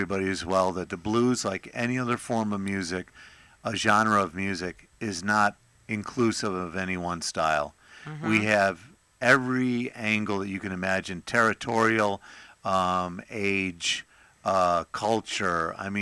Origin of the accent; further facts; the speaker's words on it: Chicago, Illinois, United States; now in South Carolina, United States; Because I'm a transplant from Chicago.